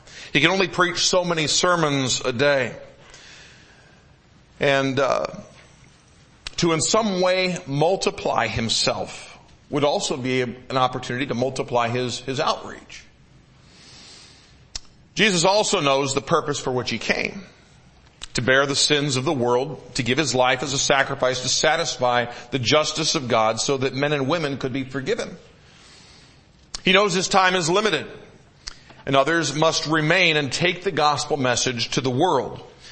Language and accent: English; Michigan, United States; Now, I grew up in Michigan.